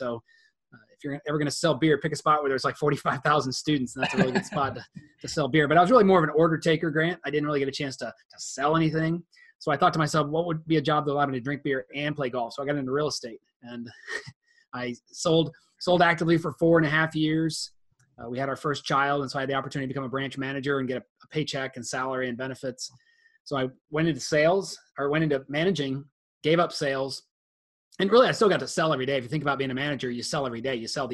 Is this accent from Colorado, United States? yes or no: no; Columbus, Ohio, United States; Little backstory, I grew up in Columbus, Ohio.